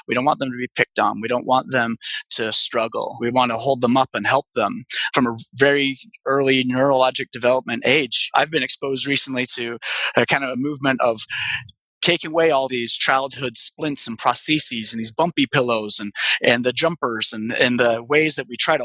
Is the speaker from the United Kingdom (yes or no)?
no; Washington, United States; also born or lived in Lahaina, Hawaii; And I was born in Lahaina, but I grew up on the Olympic Peninsula in Washington in the perfect moment for conflict.